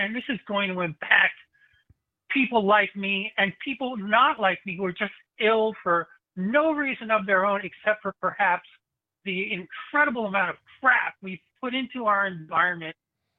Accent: Philadelphia, Pennsylvania, United States; I'm from Philly.

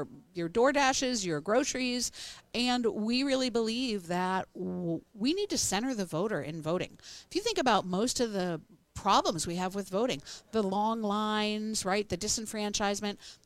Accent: Oregon, United States; I'm from Oregon, where we started voting at home back in 2000.

